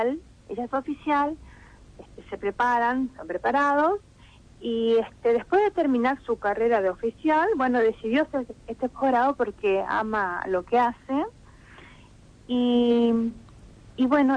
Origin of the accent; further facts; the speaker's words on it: Oberá, Misiones, Argentina; somos oriundo de Obera Misiones.